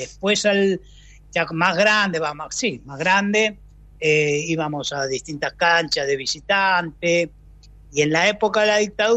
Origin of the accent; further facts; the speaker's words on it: Buenos Aires, Argentina; born there; nosotros nacimos acá en Capital Federal, en el barrio San Juan y Boedo, que son todos cuervos.